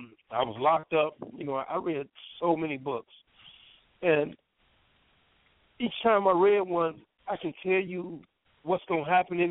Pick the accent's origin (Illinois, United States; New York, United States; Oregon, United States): Illinois, United States; Chicago; Well, I'm from Chicago. 45 years old.